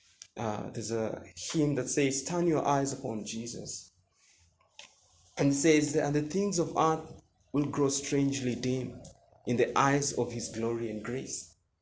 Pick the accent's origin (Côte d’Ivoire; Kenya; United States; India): Kenya; You know, as Kenyan Christians, we, most of us, don't know what persecution is.